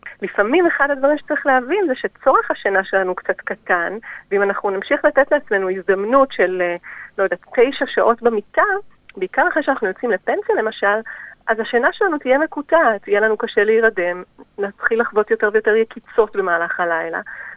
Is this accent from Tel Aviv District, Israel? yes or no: yes; Herzliya, Tel Aviv District, Israel; moved away as an adult; now in Adelaide, Australia; אני ישראלית, נולדתי בתל אביב, גדלתי בהרצליה, ובערך כבר שנתיים אני נמצאת באדלייד.